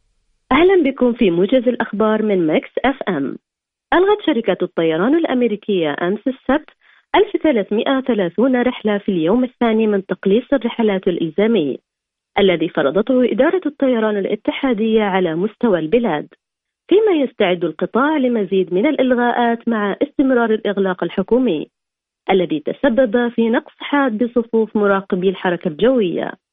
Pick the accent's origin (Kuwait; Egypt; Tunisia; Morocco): Egypt; accent: Saudi; now in Dammam, Saudi Arabia; ترى أنا مصرية وأتكلم سعودي